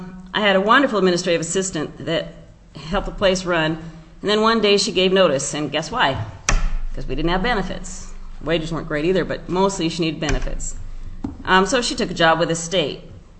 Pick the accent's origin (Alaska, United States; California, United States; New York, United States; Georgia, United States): Alaska, United States; Juneau; I was raised here in Juneau, been here since 59.